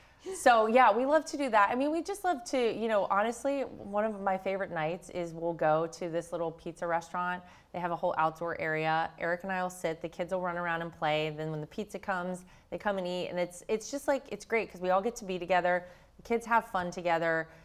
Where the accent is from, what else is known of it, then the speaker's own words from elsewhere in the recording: North Carolina, United States; He always likes to encourage me to get involved in things going on in North Carolina, my home state, for sure.